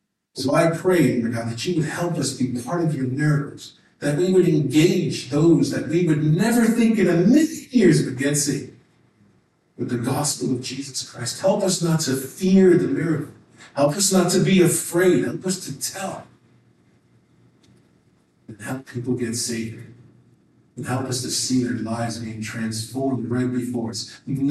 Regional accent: New York City, New York, United States; Listen, born and raised in New York City

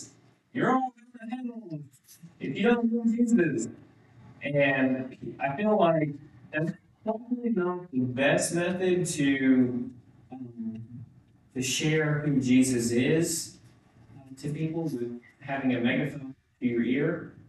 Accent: Kansas, United States; Now, I grew up in Kansas, as most of you have heard. My parents were farmers. They farmed over 3,000 acres.

